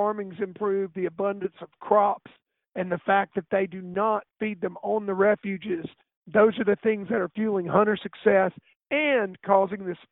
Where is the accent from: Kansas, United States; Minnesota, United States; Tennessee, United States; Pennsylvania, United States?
Tennessee, United States; here in my home state of Tennessee, right here in my home county